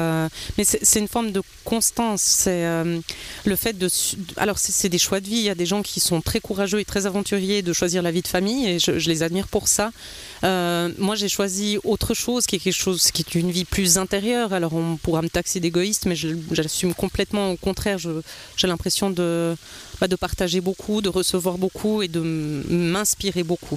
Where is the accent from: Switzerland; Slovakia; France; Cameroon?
Switzerland; Valais; Je suis du Val d'Hérin, oui